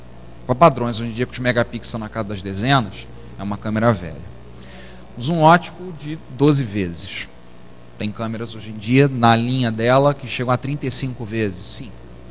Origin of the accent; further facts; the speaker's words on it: Rio de Janeiro, Brazil; born there; da Praia de Botafogo, coisa linda, né? o bairro onde eu nasci, no Rio de Janeiro